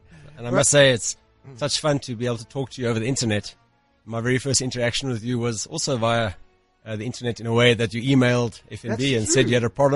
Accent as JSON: {"language": "English", "town": "Johannesburg", "region": "Gauteng", "country": "South Africa", "tie": "born or raised there", "said": "should be a proper Afrikaans-speaking chap, but through I guess, history, we grew up in the English parts of Johannesburg, went to English schools."}